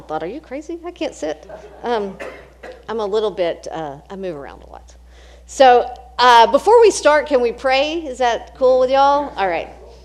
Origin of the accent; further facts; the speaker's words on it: Texas, United States; now in Indianapolis, United States; So I came from West Texas, close to El Paso. When I say close, I mean 3 hours from El Paso.